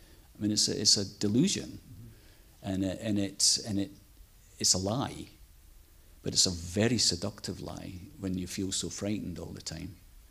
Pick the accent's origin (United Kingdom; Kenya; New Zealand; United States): United Kingdom; Scotland; I grew up in Scotland, and Scotland has a very unhealthy relationship with alcohol.